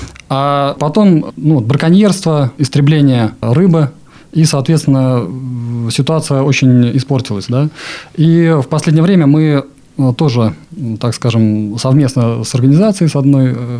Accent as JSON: {"language": "Russian", "town": "Velikiye Luki", "region": "Pskov Oblast", "country": "Russia", "tie": "born or raised there", "said": "родился и вырос я в городе Великие Луки, вот, собственно говоря, в этом районе и работаю"}